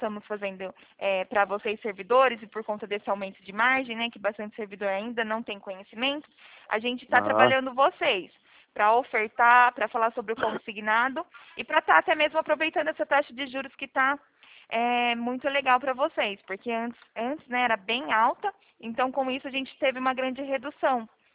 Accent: São Paulo, Brazil; Eu sou aqui do interior de São Paulo

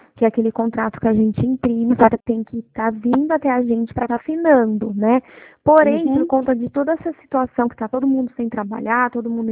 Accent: Araras, São Paulo, Brazil; eu sou de Araras.

